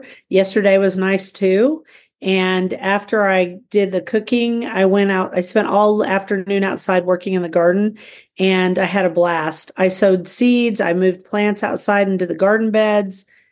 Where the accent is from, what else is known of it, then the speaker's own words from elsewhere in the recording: Guthrie, Oklahoma, United States; from Guthrie, Oklahoma, where I garden an acre and a half out of 7.5 in the country.